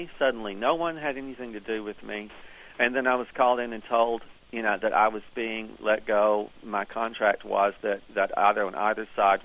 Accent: the South, United States; accent: Southern; They liked my Southern accent.

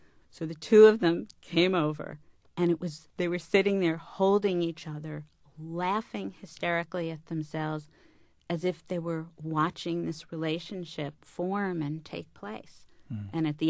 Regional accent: Scarsdale, New York, United States; Oh, I grew up in Scarsdale, New York, except I never admitted it then because I didn't want people to know where I had grown up.

